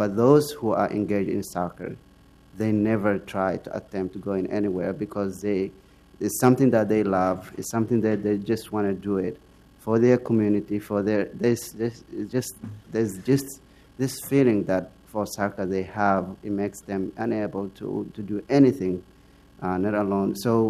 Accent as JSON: {"language": "English", "town": "Brava", "region": "Lower Shabelle", "country": "Somalia", "said": "Well, you know, I'm from Somalia and from a small city called Brava."}